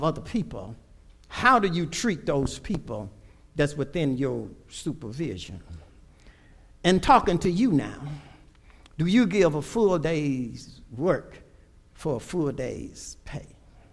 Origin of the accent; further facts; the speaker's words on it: Alabama, United States; I saw so many folk growing up in Alabama that went to work on Sunday